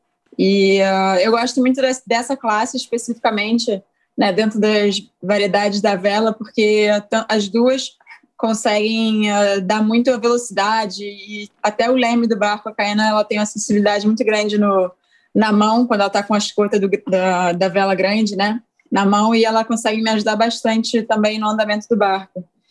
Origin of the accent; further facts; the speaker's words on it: Niterói, Rio de Janeiro, Brazil; Bom, eu nasci aqui em Niterói, no Rio de Janeiro. E sempre cresci circundada por água aqui.